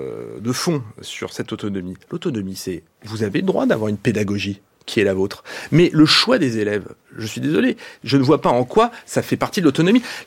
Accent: United States; je viens des États-Unis.

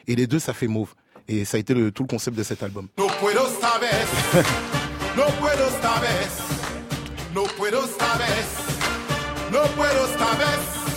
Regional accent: France; born there; Moi, je suis né en France, je suis nigérian, je suis une espèce rare.

